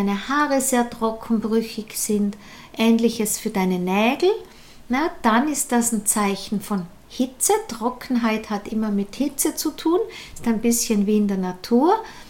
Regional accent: Tyrol, Austria; so eine Frosthen sind, wie wir das bei uns in Tirol sagen

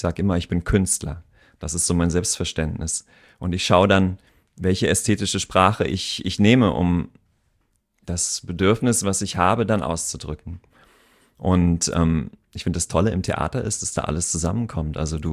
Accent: Koblenz, Rhineland-Palatinate, Germany; now in Bremen, Germany; Seit 2005. Ich komme ursprünglich vom Rhein, aus Koblenz.

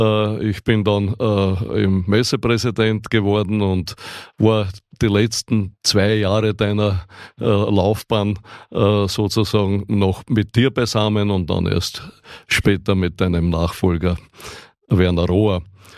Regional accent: Melk, Lower Austria, Austria; born there; now in Wieselburg, Austria; Ich bin in Melk an der Donau geboren und Wahlwieselburger. Das heißt, ich bin aus beruflichen Gründen nach Wieselburg gekommen, bereits 1967

